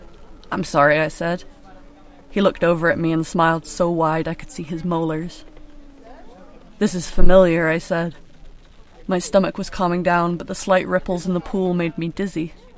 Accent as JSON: {"language": "English", "region": "Arizona", "country": "United States", "tie": "born or raised there", "said": "and I was born later the same day. Our mothers never met, but they could hear each other screaming. Growing up in Arizona, Mickey would tell me that we were the same Sagittarius star children."}